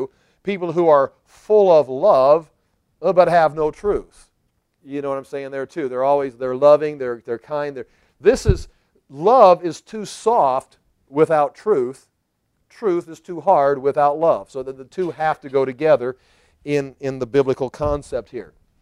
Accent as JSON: {"language": "English", "country": "United States", "said": "And if it's simple, and I want simple and comfortable, I'm American."}